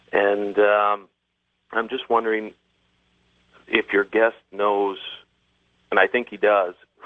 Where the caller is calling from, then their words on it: Ontario, Canada; Hi there. I'm calling from Ontario.